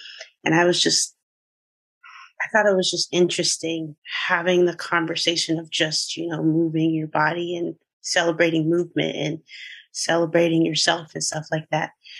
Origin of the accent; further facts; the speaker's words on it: Jacksonville, Florida, United States; So, like, growing up in Jacksonville, my dad, he worked by the beaches.